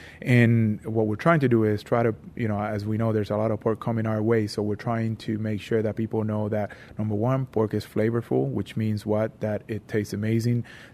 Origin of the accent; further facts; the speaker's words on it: Puerto Rico; I grew up in Puerto Rico